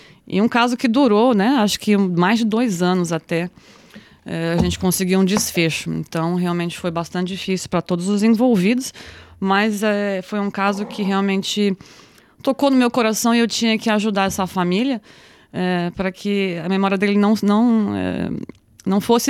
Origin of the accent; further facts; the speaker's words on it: Brazil; now in Australia; Com muitos brasileiros também, sendo brasileira, né?